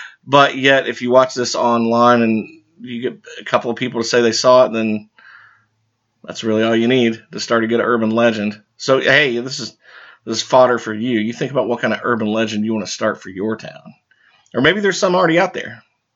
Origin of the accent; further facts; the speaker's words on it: Richlands, United States; somebody in my hometown here in Richlands decided to record a video some years ago.